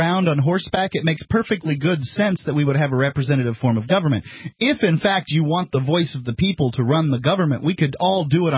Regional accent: Florida, United States; Yeah, I'm from Florida.

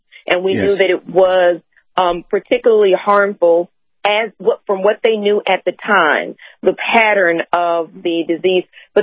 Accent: United States; now in Taiwan; I love being American. I'm happy being an American. I am so glad, however, that I am sitting in Taiwan right now.

